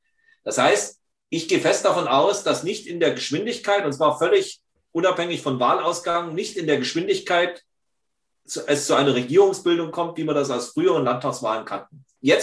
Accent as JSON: {"language": "German", "region": "Thuringia", "country": "Germany", "tie": "born or raised there", "said": "Wir hatten ja eingangs davon gesprochen, dass ich von Hause aus Thüringer bin. Ich bin ja in Thüringen geboren und aufgewachsen, in der, sagen wir, tiefkatholischen Rhön."}